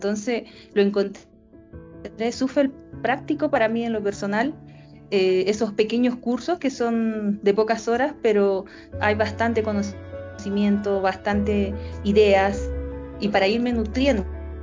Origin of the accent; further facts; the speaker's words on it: Peru; now in Chile; La verdad que soy de Perú, radico como 15 años aquí en Chile.